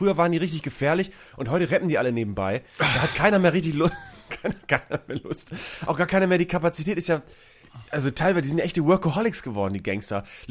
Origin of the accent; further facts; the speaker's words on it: Bremen, Germany; weil ich komme aus Bremen